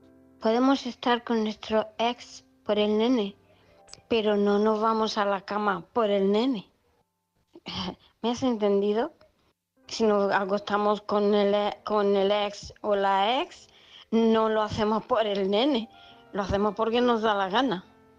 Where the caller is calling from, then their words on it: Murcia, Region of Murcia, Spain; de Murcia.